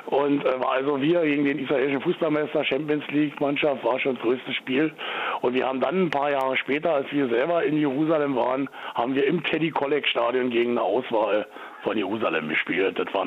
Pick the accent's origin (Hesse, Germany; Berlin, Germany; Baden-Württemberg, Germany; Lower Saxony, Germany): Berlin, Germany; Johannisthal; Also bei uns in Johannisthal eigentlich gar nicht, weil wir waren ziemlich große Jugendgruppen